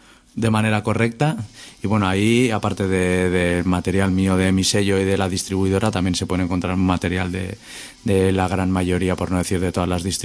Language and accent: Spanish; Bilbao, Basque Country, Spain; now in Barcelona, Spain; Yo originalmente soy de Bilbao, empecé el sello ahí en Bilbao, y bueno, pues ahora me he trasladado desde hace 1 año y medio en Barcelona. Y eso, pues ahora estoy en Barcelona